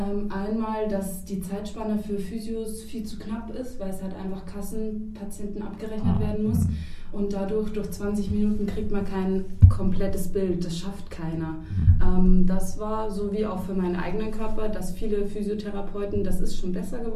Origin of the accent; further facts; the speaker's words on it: Rosenheim, Bavaria, Germany; Also ich bin 28 Jahre. Ich komme aus der Gegend hier, also ich komme aus Pang, aus Rosenheim.